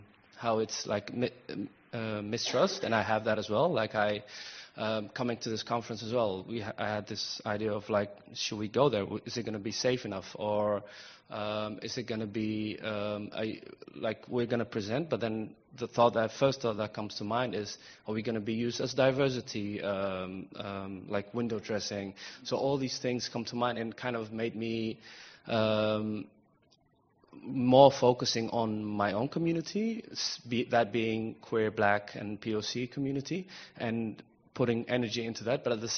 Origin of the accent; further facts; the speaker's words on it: Netherlands; We're from the Netherlands.